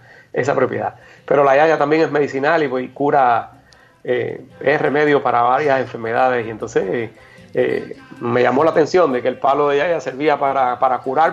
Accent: Cuba; Y entonces también tuve la oportunidad en mi pueblo, existe o existía uno de, porque ahora muchos viven en Miami

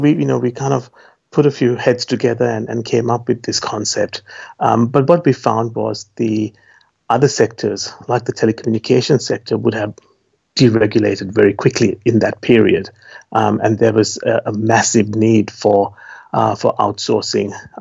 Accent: Australia; also born or lived in Sri Lanka; I was born in Sri Lanka, and I migrated to Australia when I was about 10 years old

